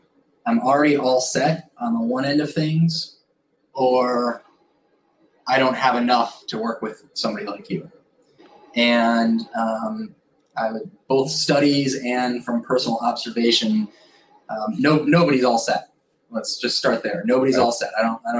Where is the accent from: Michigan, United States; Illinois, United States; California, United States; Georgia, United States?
Illinois, United States; Chicago; also born or lived in Boston; now in Naples, United States; I grew up in Chicago. My dad passed away, so I actually started working in Naples in the summers in high school